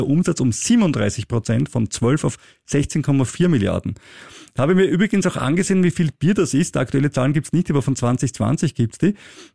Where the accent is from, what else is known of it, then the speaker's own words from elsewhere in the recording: Austria; weil bei großen Börsengängen bin ich als Österreicher immer viel zu spät dran